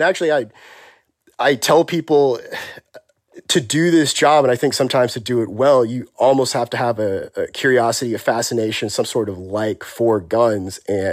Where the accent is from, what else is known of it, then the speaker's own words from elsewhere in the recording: Texas, United States; I'm from Texas. I grew up in Texas. And so there is definitely a normalcy to firearms in that environment.